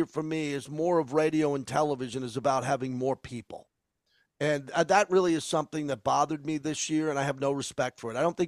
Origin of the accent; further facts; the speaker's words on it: United States; I'm not a LIV Golf fan. I'm an American, man.